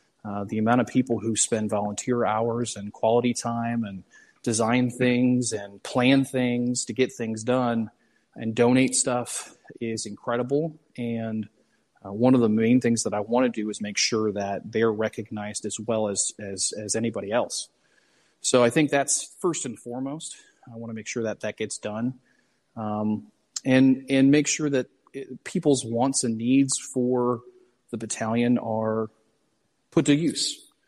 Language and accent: English; Indiana, United States; now in Indianapolis, United States; came back to Indiana after I grew up in Northwest Indiana, went to school at DePauw, graduated, moved out to DC, came back after law school to Indianapolis